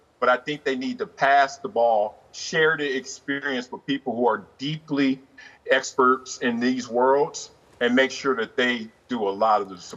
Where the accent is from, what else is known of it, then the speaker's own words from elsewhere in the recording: Compton, California, United States; also born or lived in South Central Los Angeles; really keeping me away from the ills of my neighborhood growing up in Compton or South Central.